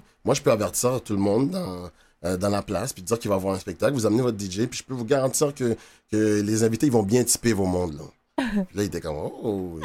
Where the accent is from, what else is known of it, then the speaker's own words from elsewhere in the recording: Quebec City, Quebec, Canada; Moi, je viens de Québec.